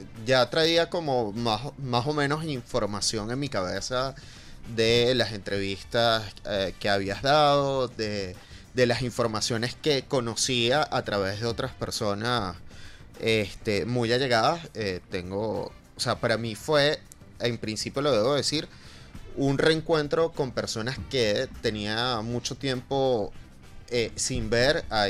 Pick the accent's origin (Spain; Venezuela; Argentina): Venezuela; nosotros como venezolanos y como latinoamericanos